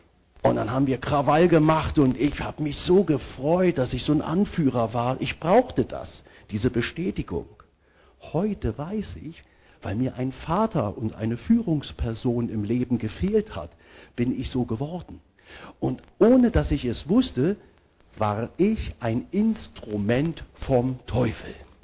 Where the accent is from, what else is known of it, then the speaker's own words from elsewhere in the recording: Berlin, Germany; wir sind in Köpenick groß geworden und da waren eigentlich ziemlich gut betuchte Leute, auch zu DDR-Zeiten. Aber wir waren so die Armen in Friedrichshagen.